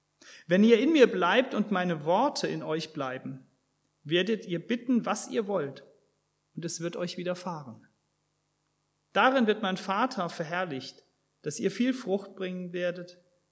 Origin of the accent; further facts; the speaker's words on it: Helsa, Hesse, Germany; Bin aufgewachsen in der Nähe von Kassel in Helsaar.